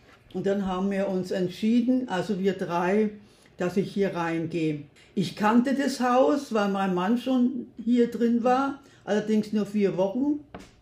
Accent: Berlin, Germany; born there; also born or lived in Saxony; Und geboren bin ich in Berlin, bin ein Kriegskind und wir sind durch den Krieg in die erst sind wir nach Sachsen gekommen und dann hierher.

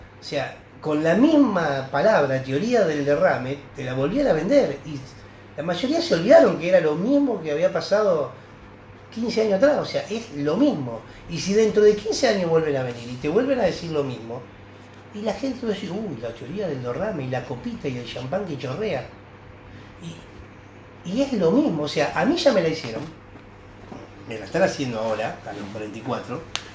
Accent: Argentina; donde todos salimos hacia adelante, donde todos gritamos, donde todos somos argentinos.

